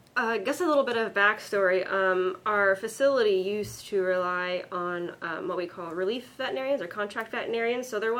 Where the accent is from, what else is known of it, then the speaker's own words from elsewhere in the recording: California, United States; Ironic, I know, because I'm from California.